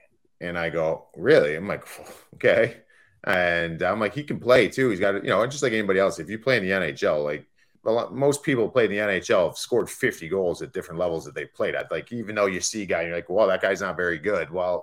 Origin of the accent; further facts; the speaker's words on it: Cleveland, Ohio, United States; I grew up in Cleveland. I played high school hockey, went right into the Ontario Hockey League.